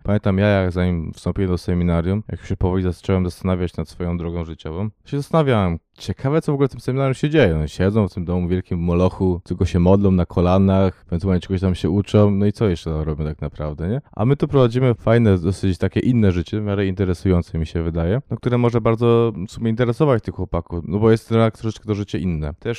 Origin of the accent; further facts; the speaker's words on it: Poznań, Greater Poland Voivodeship, Poland; pochodzę z Poznania, z samego Poznania, z parafii Matki Bożej Pocieszenia, są poznańskie Podolany.